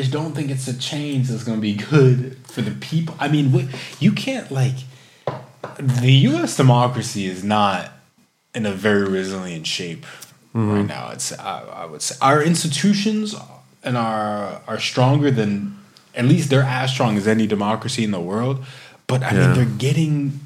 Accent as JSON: {"language": "English", "country": "United States", "moved": "yes", "said": "so I mean, as an American, I can definitely say, like, it's, it makes me more hesitant to go back home, for sure."}